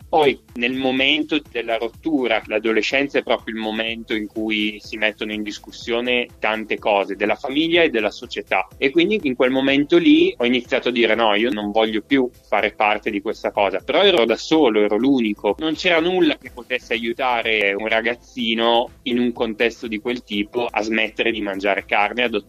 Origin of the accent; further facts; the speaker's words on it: Cremona, Lombardy, Italy; io sono nato a Cremona, in cui le principali attività sono legate ai salumifici, agli allevamenti di animali